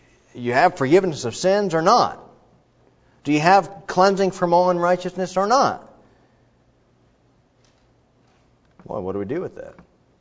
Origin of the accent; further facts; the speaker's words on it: Ohio, United States; And I'm from Ohio, and I'm thinking, That just doesn't sound right.